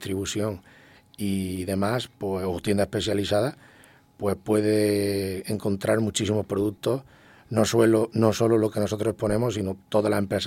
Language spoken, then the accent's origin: Spanish; Estepa, Andalusia, Spain; yo como siempre con mucho cariño a mi tierra, a Estepa